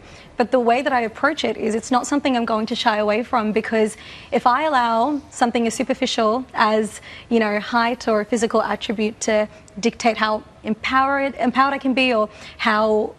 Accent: Australia; born and raised in Australia, but even if that wasn't the case, you know, what is it to be Australian?

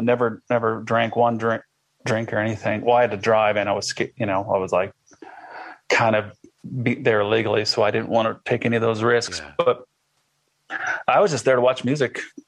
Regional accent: Iowa, United States; I did some research on this because I'm from Iowa.

